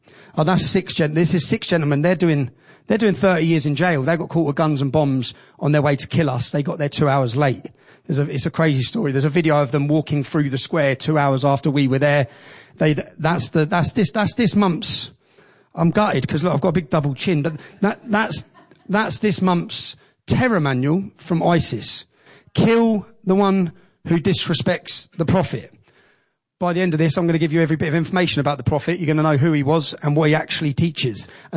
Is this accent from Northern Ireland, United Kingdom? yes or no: no; Luton, East of England, United Kingdom; That's my hometown. The town I love. The town I've seen change. Let me just show you some of the terror plots that have come out of my town.